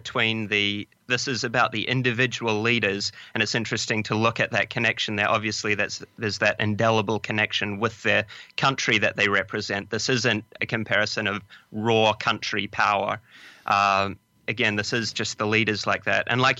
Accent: New Zealand; I'm a New Zealander, part of that British Commonwealth

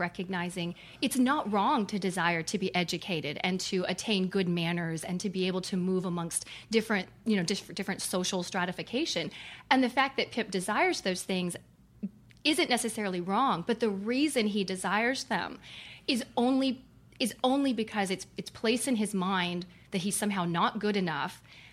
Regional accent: United Kingdom; But because I'm British and I've been told it is, it must be.

